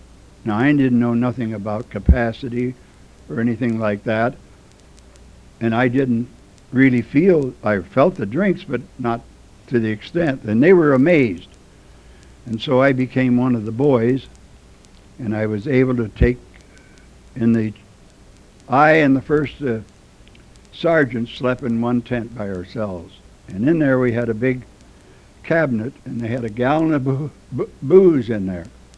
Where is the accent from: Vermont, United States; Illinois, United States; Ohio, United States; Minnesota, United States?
Ohio, United States; Lima; And I was born and raised in Lima, Ohio.